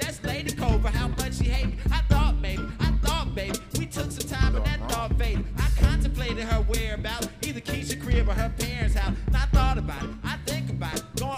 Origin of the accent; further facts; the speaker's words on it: Atlanta, Georgia, United States; now in Philadelphia, United States; I'm from the South, right? A-Town to be exact. Southwest, that is. Believe that. But you know what I'm talking about? I live in Philly, man.